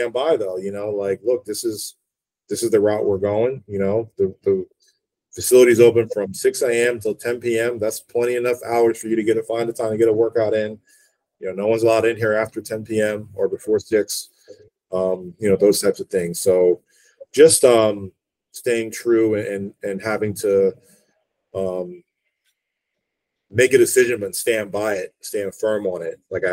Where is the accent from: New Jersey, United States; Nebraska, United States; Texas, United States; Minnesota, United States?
New Jersey, United States; I interned at Rutgers, actually, because I'm from New Jersey.